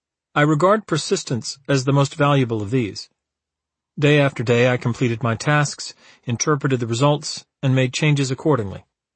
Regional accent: Orange, New Jersey, United States; I realized that growing up in Orange, New Jersey was not the worst starting point imaginable.

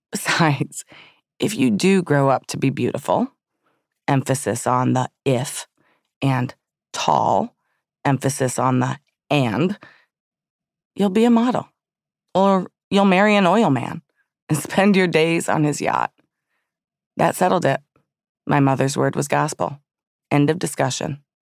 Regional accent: Southfield, Michigan, United States; My fascination goes way back to when I was a child growing up in Southfield, Michigan.

